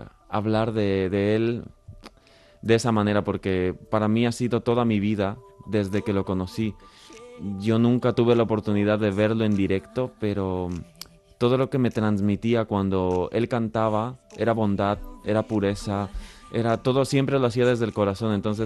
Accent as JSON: {"language": "Spanish", "country": "Ecuador", "said": "Sí, soy de Ecuador."}